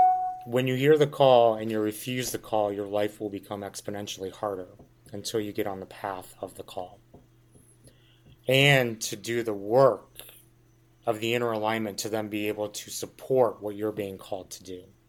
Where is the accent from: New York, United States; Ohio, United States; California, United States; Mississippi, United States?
Ohio, United States; Dayton; I'm from Dayton, Ohio.